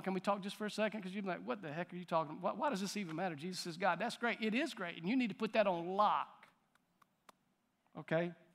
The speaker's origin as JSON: {"language": "English", "region": "the South", "country": "United States", "tie": "born or raised there", "said": "Or do I just believe because my mom and daddy took me to church and I was raised in the South?"}